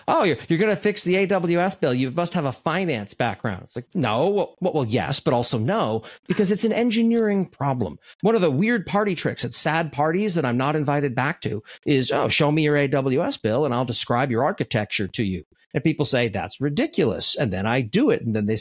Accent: Maine, United States; also born or lived in Los Angeles; now in San Francisco, United States; I grew up in Maine where it got very cold during the winters. And then I moved to Los Angeles and summer never ended.

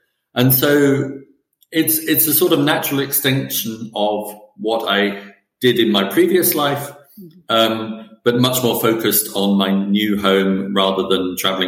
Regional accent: England, United Kingdom; now in Switzerland; So I grew up in England, as you can probably hear from my voice. Although I am now Swiss, I am still British.

